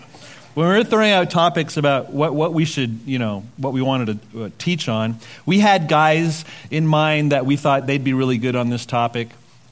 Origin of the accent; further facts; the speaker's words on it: Montreal, Quebec, Canada; So I never even thought there was a person called God, and I never heard the name of Jesus. This is growing up in Montreal, except as a swear word. This is growing up in Montreal.